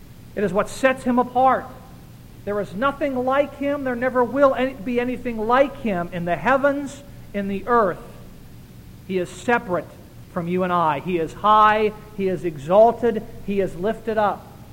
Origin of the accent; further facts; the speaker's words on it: Pennsylvania, United States; And I grew up in Pennsylvania. We had hard winters there